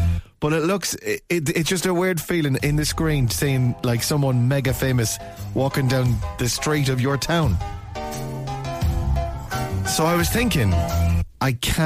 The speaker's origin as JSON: {"language": "English", "town": "Ballina", "region": "Connacht", "country": "Ireland", "said": "I wasn't in Ballina. I'm from Ballina, Mayo."}